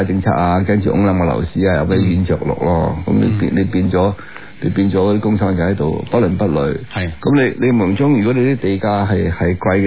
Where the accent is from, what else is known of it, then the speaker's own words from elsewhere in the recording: Hong Kong; 你唔好成日話我哋香港人係叻啲